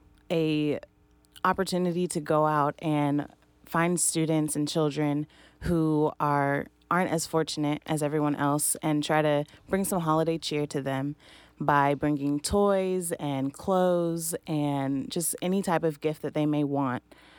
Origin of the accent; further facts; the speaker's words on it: Rowlett, Texas, United States; I'm from Dallas, Texas. I'm from a little town called Rowlett.